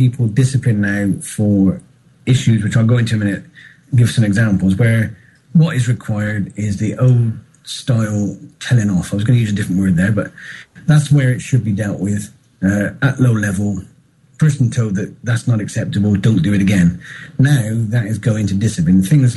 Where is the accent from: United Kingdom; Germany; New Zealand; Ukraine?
United Kingdom; South West England; I'm a firefighter from Gloucestershire.